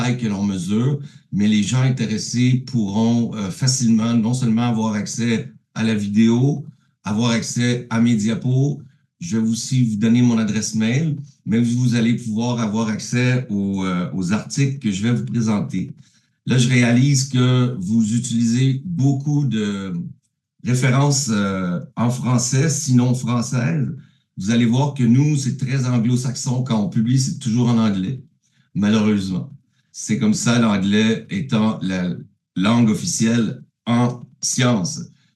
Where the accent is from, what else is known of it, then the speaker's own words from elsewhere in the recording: Canada; accent: Canadian; Comme vous pouvez voir, j'ai un léger accent canadien.